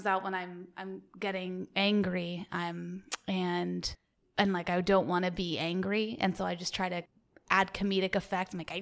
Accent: the South, United States; accent: Southern; You know, being from the South, I like to do my Southern accent a lot. I just really articulate the little twang.

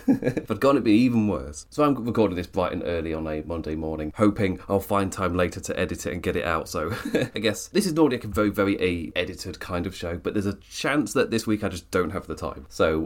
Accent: United Kingdom; As a British person, was a lovely, lovely moment.

